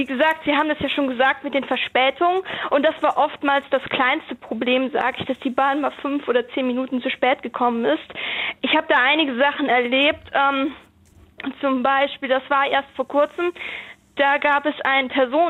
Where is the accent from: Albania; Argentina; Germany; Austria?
Germany; Bonn, North Rhine-Westphalia; ich komme ursprünglich aus Bonn und wollte dann am Wochenende immer zurück zu meiner Familie nach Bonn fahren.